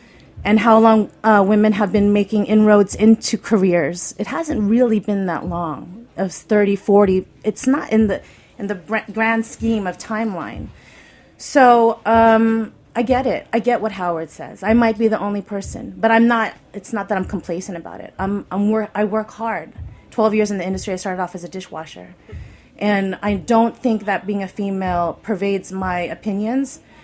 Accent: Philippines; perhaps even my home country, the Philippines.

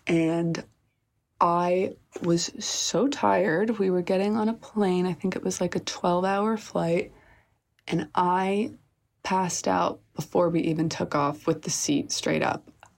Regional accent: New York, United States; Because I love it. I'm a New Yorker.

